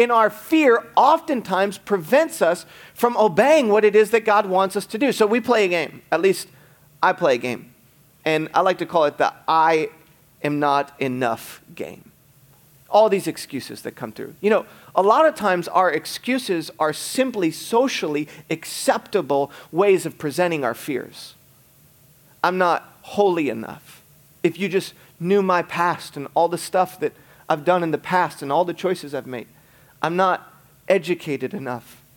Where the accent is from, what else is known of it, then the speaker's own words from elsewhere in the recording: Michigan, United States; Growing up in Michigan, just outside of Detroit, we used to have basements.